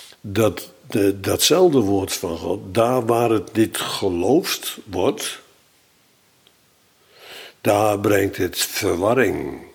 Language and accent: Dutch; Bodegraven, South Holland, Netherlands; in mijn jeugd Bodegraven, waar ik vandaan kom, uitdrukkelijk verdeeld was in twee categorieën. Je had misschien drie, maar eigenlijk maar twee, protestanten en Rooms-Katholieken.